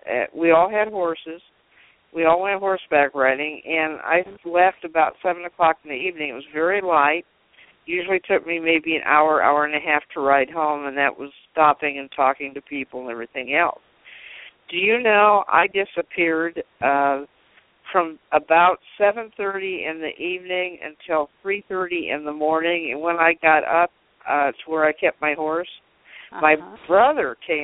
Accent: Iowa, United States; I grew up in Iowa. Okay, and most of my friends were farmers, and I grew up in a small town in Iowa

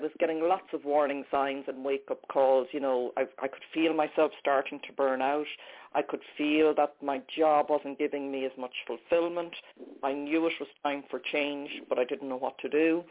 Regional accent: west of Ireland, Ireland; I really am, because as you said, I'm Irish. I grew up in the west coast of Ireland in a small city.

